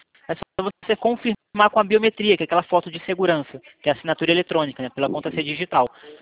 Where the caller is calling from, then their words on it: Rio de Janeiro, Brazil; Eu falo do Rio.